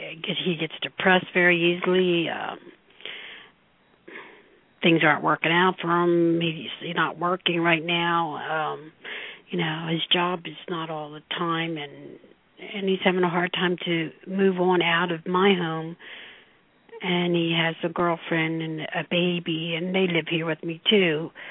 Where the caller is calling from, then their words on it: New Jersey, United States; New Jersey.